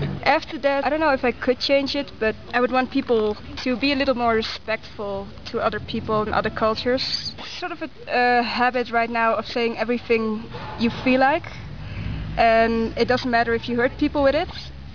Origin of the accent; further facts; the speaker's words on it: Netherlands; English is a second language; now in Peru; I'm from the Netherlands. I grew up in a small town, but now I live in Amsterdam. I'm living in Peru for 6 months